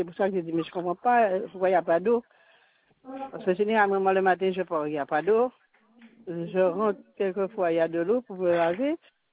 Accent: Guadeloupe; mais on discute en tant que Guadeloupéen.

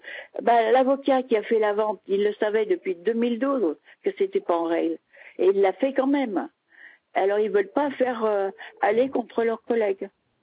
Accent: Marsac, Nouvelle-Aquitaine, France; Je suis de la Creuse.

